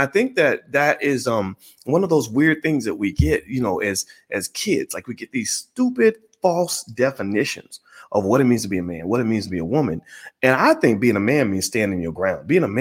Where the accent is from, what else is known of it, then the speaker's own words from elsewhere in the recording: Louisville, Kentucky, United States; I'm a second cousin to Muhammad Ali by marriage. I'm from Louisville.